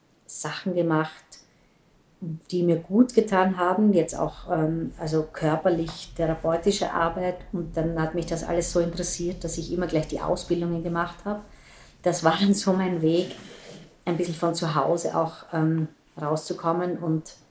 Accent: Graz, Styria, Austria; moved away as an adult; now in Vienna, Austria; bin irgendwann von Graz nach Wien gegangen

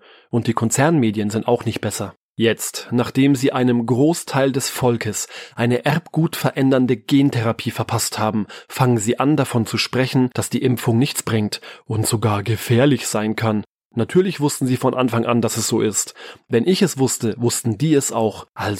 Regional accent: Germany; Weil ich mein Heimatland liebe. Weil Deutschland ohne starke Männer untergeht.

